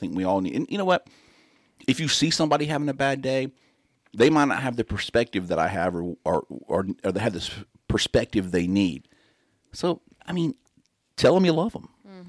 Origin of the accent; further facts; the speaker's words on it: Bessemer, Alabama, United States; I grew up in Bessemer, Hueytown. I went to Davis Middle School, played football at Davis. I was supposed to go to Lanier, but I lived in Bessemer.